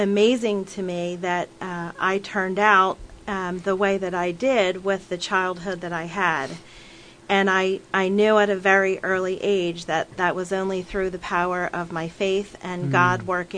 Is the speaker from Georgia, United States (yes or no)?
no; Levittown, Pennsylvania, United States; born there; So I was born in Levittown, Pennsylvania. I have a older brother and a younger sister.